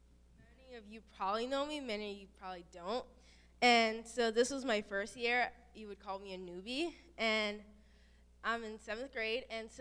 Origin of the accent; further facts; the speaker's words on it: St. Croix, U.S. Virgin Islands; I am from St. Croix, the small island in the Virgin Islands, and so I am used to, like, up in the 90s, somewhere around there.